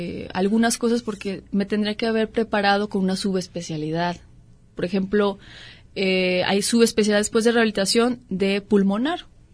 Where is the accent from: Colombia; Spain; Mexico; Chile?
Mexico; no sé si es porque somos mexicanos